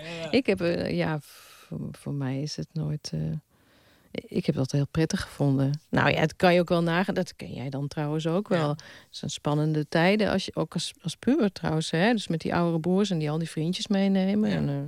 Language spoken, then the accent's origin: Dutch; Tiel, Gelderland, Netherlands; Ik kwam uit Tiel